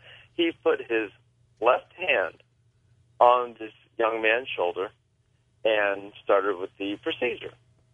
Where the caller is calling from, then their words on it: Tacoma, Washington, United States; Well, I am … I'm calling from Tacoma, Washington.